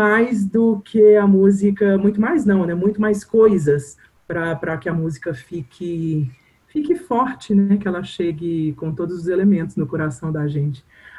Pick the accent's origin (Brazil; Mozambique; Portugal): Brazil; Minas Gerais; Sou mineira, né, e tal, e o mineiro é muito católico, né, assim, tem aquela coisa mais rígida ali, eu venho de uma família onde, todo mundo católico